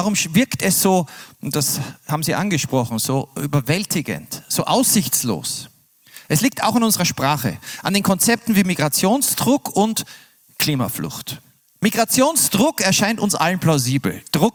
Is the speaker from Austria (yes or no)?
yes; Austria; now in Berlin, Germany; Menschen wie ich und meine Familie, die als Österreicher in Berlin leben.